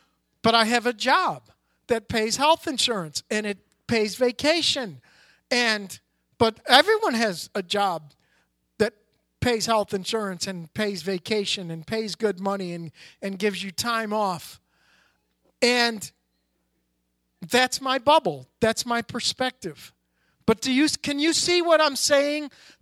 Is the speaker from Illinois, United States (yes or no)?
yes; Chicago, Illinois, United States; And of course, I'm from Chicago. I kind of knew the lay of the land